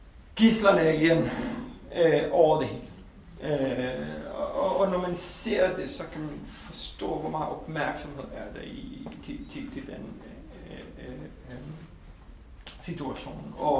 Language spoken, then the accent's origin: Danish; Israel; jeg kommer fra Israel, jeg har været med Israel mange gange